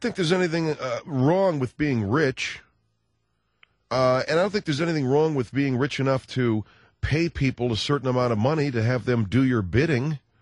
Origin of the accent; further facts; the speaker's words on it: Arcadia, California, United States; Arcadia, California.